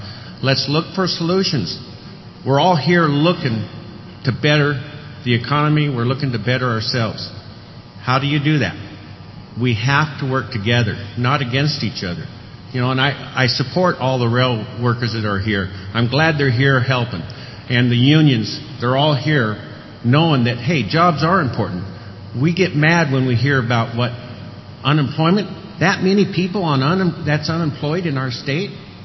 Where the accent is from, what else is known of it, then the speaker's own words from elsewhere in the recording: Spokane, Washington, United States; I'm also born and raised in Spokane here. I believe I'm fifth generation, and all that family has grown into their 80s, and I've got grandchildren here now.